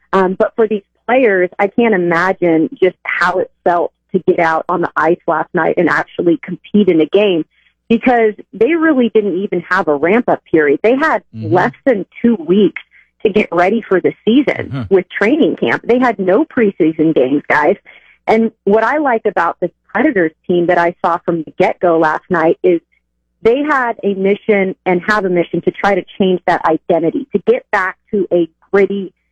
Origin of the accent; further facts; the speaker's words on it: Washington, United States; I grew up in the Northwest, back in Washington State.